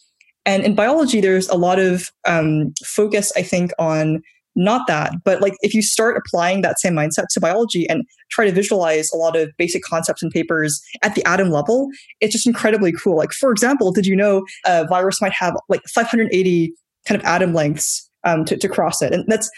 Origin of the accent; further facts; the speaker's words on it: New Zealand; I grew up in New Zealand, like sort of just doing whatever I wanted at home. We were homeschooled